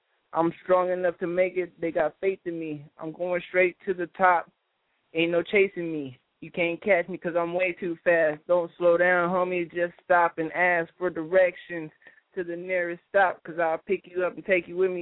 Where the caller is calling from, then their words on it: Phoenix, Arizona, United States; I'm calling from Phoenix, Arizona.